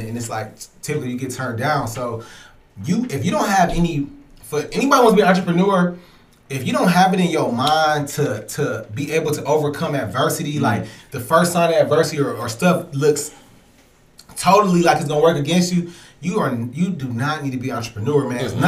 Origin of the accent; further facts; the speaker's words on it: Cleveland, Ohio, United States; Man, because we're from Cleveland.